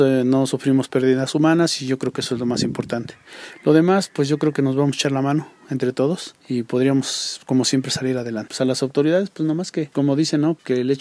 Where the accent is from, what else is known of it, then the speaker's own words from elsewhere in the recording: San Pedro Atlapulco, State of Mexico, Mexico; soy originario de San Pedro Atlapulco, pero que yo tenga aquí viviendo tengo 3 años.